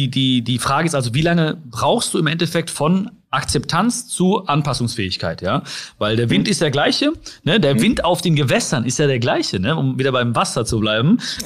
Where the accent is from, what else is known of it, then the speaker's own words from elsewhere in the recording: Germany; Ich freue mich auf den Regen, wenn ich dann am Düsseldorfer Flughafen stehe und die ersten Regentropfen kommen. Dann sage ich manchmal so, oh, geil, wieder zu Hause